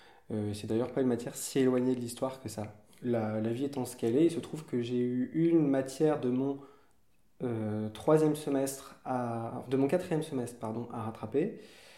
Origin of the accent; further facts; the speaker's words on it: Bourg, Hauts-de-France, France; born there; now in Lille, France; j'ai 23 ans, je suis né à Bourg, un petit village du Pas-de-Calais, et puis maintenant je suis à Lille